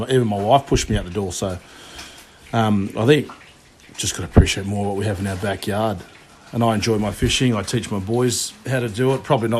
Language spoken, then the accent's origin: English; Narrabeen, New South Wales, Australia; for me, you know, I grew up in Narrabeen, always got brought up around the water, so surf and fish as a kid